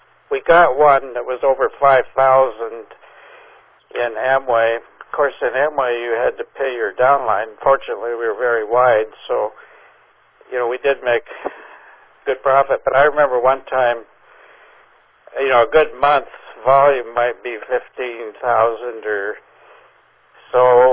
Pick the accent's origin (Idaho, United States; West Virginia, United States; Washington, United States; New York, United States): Washington, United States; Tacoma; And I moved into the home I grew up in Tacoma, a little tiny house